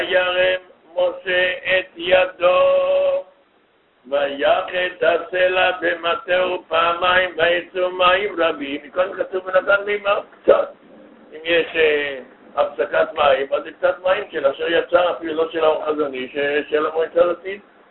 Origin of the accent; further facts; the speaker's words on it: Russia; Hebrew is a second language; סליחה, אני רוסי, לא יודע, אנגלית, אולי בהונגרית